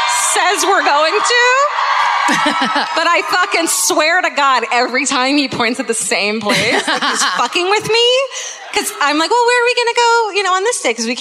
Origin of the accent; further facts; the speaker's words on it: California, United States; I'm from Southern California.